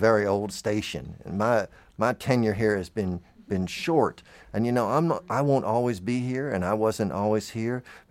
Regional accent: Tallahassee, Florida, United States; now in Lexington, United States; I am from Tallahassee, Florida. I live in Lexington, Kentucky.

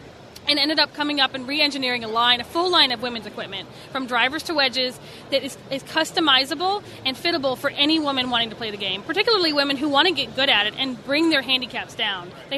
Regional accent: Ocala, Florida, United States; It's the first LPGA event of the 2015 season, right there in Ocala, Florida, my hometown.

